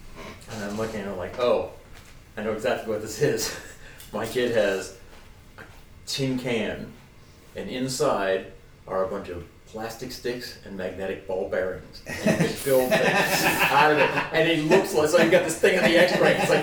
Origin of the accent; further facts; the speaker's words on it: Boston, Massachusetts, United States; the era that I grew up in Boston was, you know, 70s.